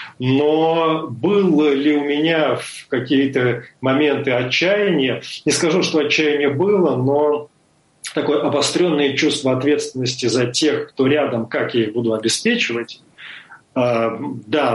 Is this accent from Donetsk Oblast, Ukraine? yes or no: no; Kyiv, Ukraine; moved away as an adult; И Киев для меня был знакомый, более чем знакомый. Это мой второй город, мой родной город.